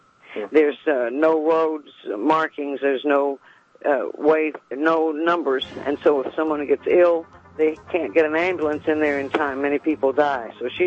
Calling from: Hollywood, California, United States; I'm calling you from Hollywood, California

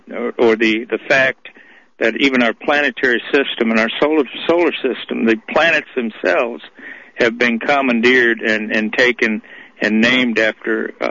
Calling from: Tennessee, United States; I'm calling you from Middle Tennessee. I live right outside of Nashville.

